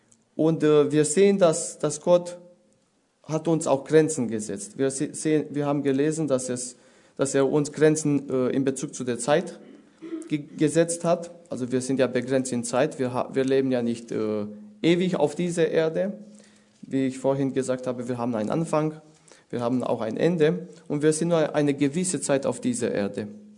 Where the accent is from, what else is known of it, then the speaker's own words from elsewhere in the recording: Romania; German is a second language; now in Germany; Also ich komme ja aus Rumänien, ich habe schon dort einige Jahre gelebt, auch hier in Deutschland.